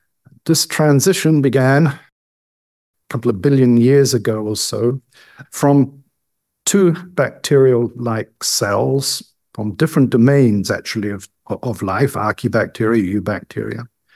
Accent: New Zealand; moved away as an adult; I'm a New Zealander by birth, grew up there, did my PhD there, and then spent most of the rest of my life abroad.

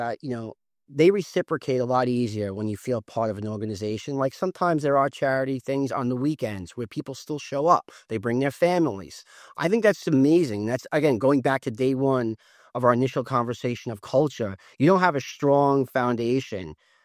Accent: Staten Island, New York, United States; growing up in Staten Island, you know, paying my way through college and also working 3 jobs at once.

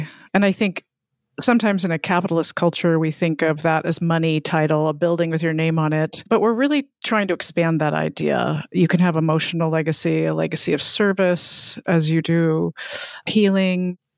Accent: the North, United States; I grew up in the North

